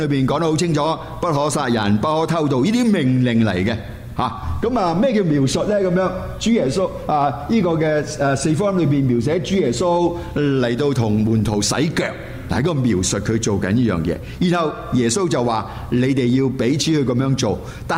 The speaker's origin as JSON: {"language": "Cantonese", "region": "Guangdong", "country": "China", "said": "咁咧就我哋廣東人咧就好簡單，就係、是、叫做食正嗰條水啊！"}